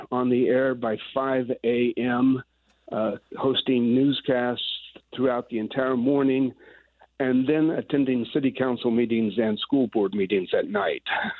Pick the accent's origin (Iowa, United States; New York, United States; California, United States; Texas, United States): Iowa, United States; I returned to my home state. I had come within 1 year of a journalism degree, and I returned to Iowa City to the university there